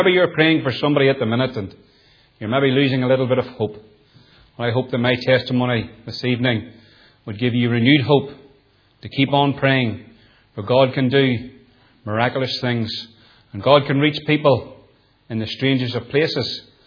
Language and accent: English; Nottingham, East Midlands, United Kingdom; born there; I was born in Nottingham in 1962.